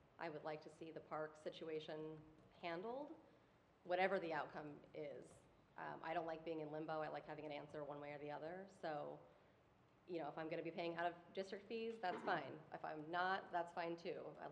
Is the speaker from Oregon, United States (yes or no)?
yes; Beaverton, Oregon, United States; I'm from Tannisbourne, out in Beaverton, and when I moved there, it was farmlands and pretty much nothing else.